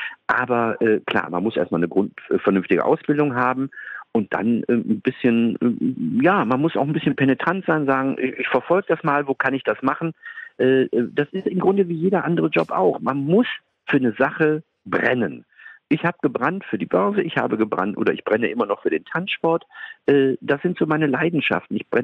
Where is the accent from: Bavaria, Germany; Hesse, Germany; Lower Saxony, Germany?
Hesse, Germany; Frankfurt; Wir sind in Frankfurt und ich bin ja so ein Stadtkind. Ich bin ja mitten in der Stadt groß geworden